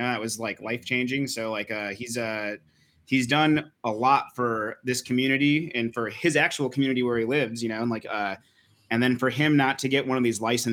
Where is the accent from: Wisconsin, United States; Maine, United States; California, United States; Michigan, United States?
Michigan, United States; Grand Rapids; so I'm from Grand Rapids and 315 got like three or four stores in Grand Rapids.